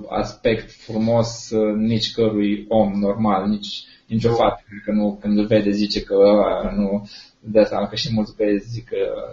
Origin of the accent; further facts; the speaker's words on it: Timișoara, Timiș County, Romania; eu sunt din Timișoara